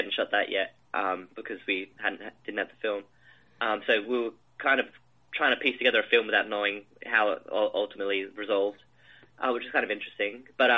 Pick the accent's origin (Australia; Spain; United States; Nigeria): Australia; Adelaide, South Australia; So, again, I'm from Adelaide.